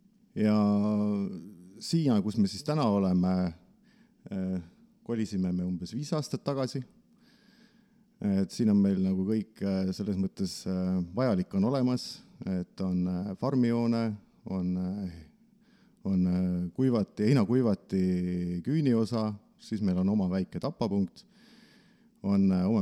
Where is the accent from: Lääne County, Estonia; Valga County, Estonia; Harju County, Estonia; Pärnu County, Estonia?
Pärnu County, Estonia; Tihemetsa; Et me oleme ju kõik oleme Pärnumaalt või Pärnus pärit. Mina muidugi olen Tihemetsas Pärnusse läinud.